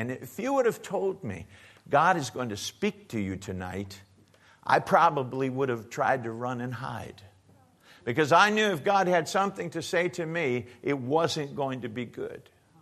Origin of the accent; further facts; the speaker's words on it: United States; And growing up in America, I'm American, by the way.